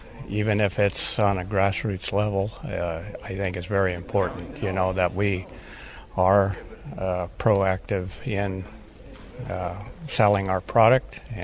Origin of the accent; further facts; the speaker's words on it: California, United States; I'm from Central California, and we're in dairy, but we also raise dairy beef.